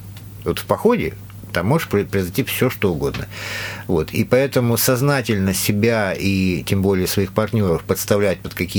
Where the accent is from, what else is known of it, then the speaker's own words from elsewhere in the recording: Novosibirsk, Novosibirsk Oblast, Russia; Ну я сам из Новосибирска, то есть они мне говорят